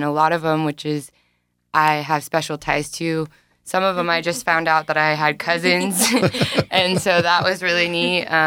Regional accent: Rincon, California, United States; I'm from a couple of different local Luseño places. So Rincon, my grandma is from La Jolla

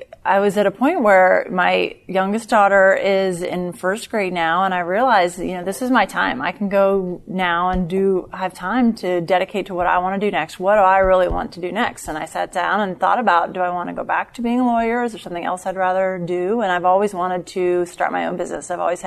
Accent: West Virginia, United States; also born or lived in Kentucky; So I originally grew up in West Virginia and Kentucky.

